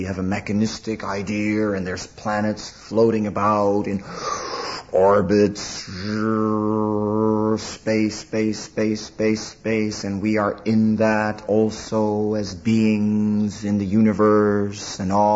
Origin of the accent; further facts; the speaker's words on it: Netherlands; I'm from Holland.